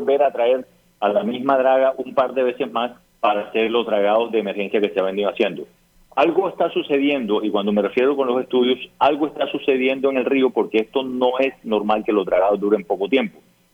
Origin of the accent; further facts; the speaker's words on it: Barranquilla, Atlántico, Colombia; pero que nosotros como barranquilleros debemos aprovechar